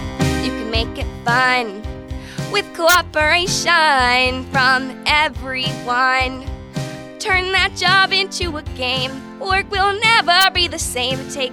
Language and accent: English; Allegheny Township, Pennsylvania, United States; I'm from Allegheny Township. I went to Kiski area.